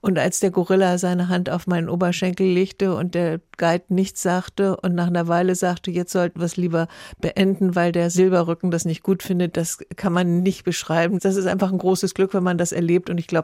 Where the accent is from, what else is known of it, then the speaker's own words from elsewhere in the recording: Lower Saxony, Germany; also born or lived in Bavaria; eine grundsolide Heimat, die ich sehr, sehr lieben gelernt habe als Niedersachse und dazwischen eben auch in Bayern lange Zeit gewesen.